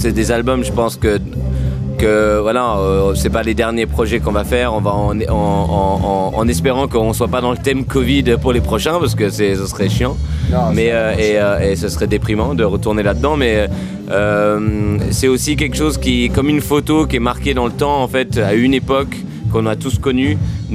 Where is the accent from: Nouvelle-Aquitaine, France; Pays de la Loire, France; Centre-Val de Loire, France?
Centre-Val de Loire, France; Tours; Moi, je viens de Tours.